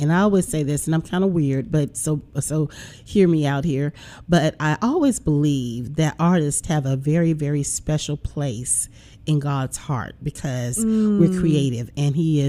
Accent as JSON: {"language": "English", "region": "the South", "country": "United States", "said": "of course, I'm from the South."}